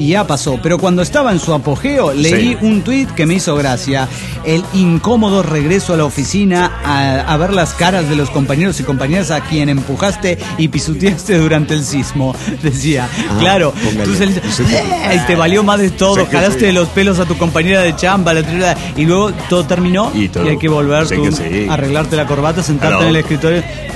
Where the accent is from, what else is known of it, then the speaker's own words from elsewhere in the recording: Mexico; de Tuxtehal, México.